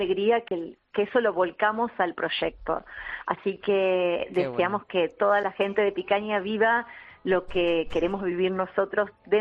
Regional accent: Argentina; now in Spain; somos argentinos, vinimos ya va a ser 8 años aquí a España, y esto en Argentina no suele ser

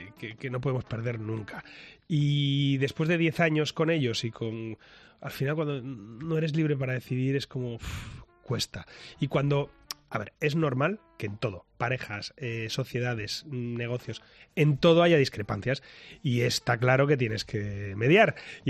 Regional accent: Asturias, Spain; soy asturiano y soy muy cabezota

